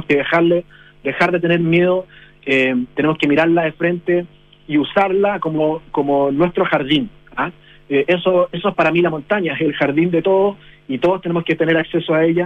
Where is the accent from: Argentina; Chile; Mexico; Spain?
Chile; es lo que me identifica como chileno